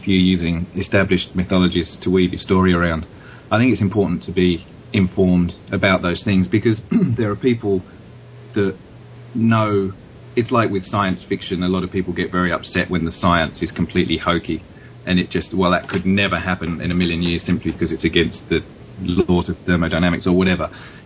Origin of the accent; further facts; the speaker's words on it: England, United Kingdom; I grew up in England, which is a fundamentally Judeo-Christian society.